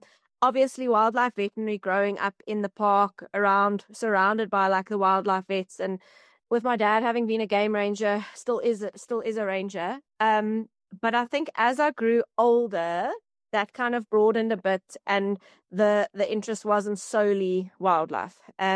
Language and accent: English; South Africa; So I grew up in the Kruger Park